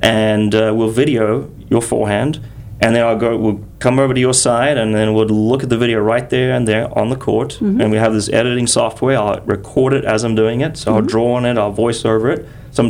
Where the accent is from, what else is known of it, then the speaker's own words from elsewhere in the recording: Cape Town, Western Cape, South Africa; We just got back from Cape Town in February. It's my hometown.